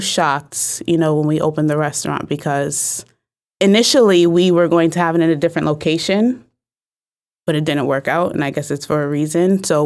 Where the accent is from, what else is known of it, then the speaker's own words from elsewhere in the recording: New Haven, Connecticut, United States; Well, I'm from New Haven, mm-hmm. so I was born and raised here.